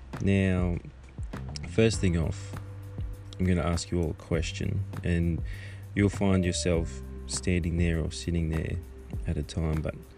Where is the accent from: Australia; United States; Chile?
Australia; I'm just an Aussie bloke, down to earth, pretty chill.